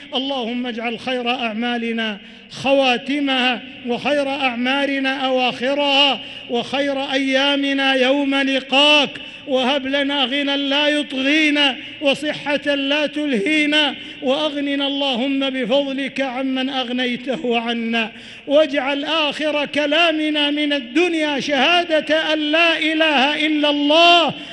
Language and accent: Arabic; Saudi Arabia; اللهم احفظ بلادنا المملكة العربية السعودية من كل سوء ومكروه